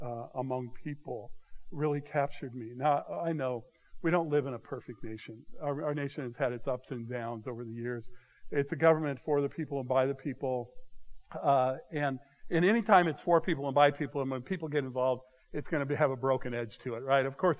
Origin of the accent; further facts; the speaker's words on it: Colorado, United States; I grew up in Colorado, so we took a family trip